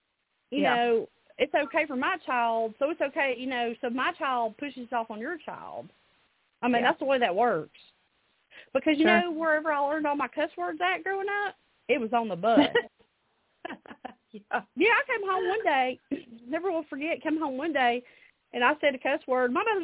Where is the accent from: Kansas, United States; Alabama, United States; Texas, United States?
Alabama, United States; I am from Alabama, which is one of the reddest states in the United States of America.